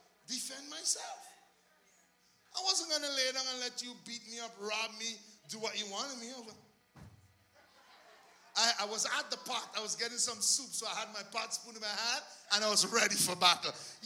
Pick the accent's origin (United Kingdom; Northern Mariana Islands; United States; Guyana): Guyana; We grew up in Guyana, and sheep used to be walking all around.